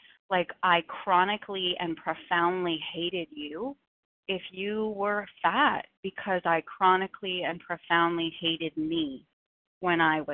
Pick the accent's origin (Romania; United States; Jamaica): United States; Boston, Massachusetts; from Boston.